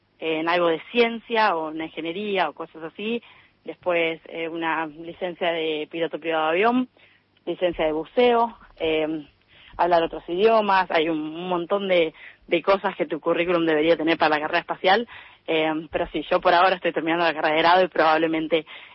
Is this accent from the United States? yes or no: no; Argentina; yo por lo menos en mi carrera soy la única argentina.